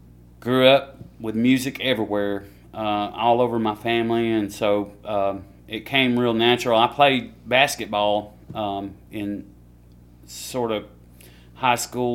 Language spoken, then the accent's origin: English; Corinth, Mississippi, United States; Okay, so I'm from Corinth, Mississippi, which is about 2 hours north of Columbus here.